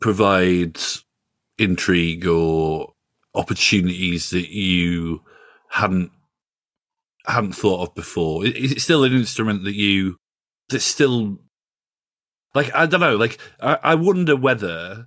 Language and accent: English; Yorkshire and the Humber, United Kingdom; now in London, United Kingdom; I'm from Yorkshire originally.